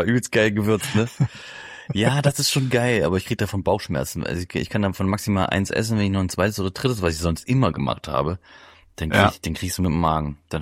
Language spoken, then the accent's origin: German; Thuringia, Germany; Aber ich komme aus dem Eichsfeld, aus dem Kreis Eichsfeld, aus Thüringen.